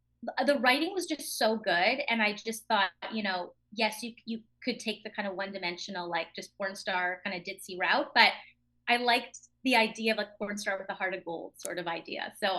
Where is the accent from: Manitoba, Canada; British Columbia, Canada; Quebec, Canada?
Manitoba, Canada; Winnipeg; And so I was born and raised in Winnipeg, which now they're filming stuff there, but at the time there was really nothing.